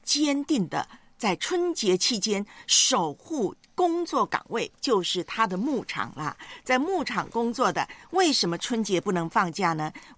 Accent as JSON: {"language": "Chinese", "country": "Taiwan", "tie": "born or raised there", "said": "在我的老家台湾呢，有一句俗语说什么呢？春天后母脸。"}